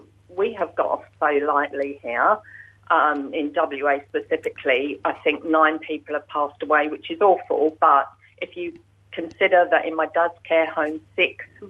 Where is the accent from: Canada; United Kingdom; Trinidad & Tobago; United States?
United Kingdom; England; So I'm English.